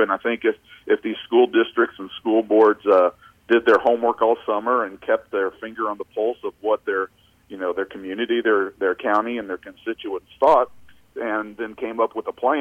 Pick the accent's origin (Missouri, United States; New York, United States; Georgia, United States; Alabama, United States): Missouri, United States; Branson; I grew up down in Branson where your high school students were the workforce for businesses in Branson and the surrounding communities down there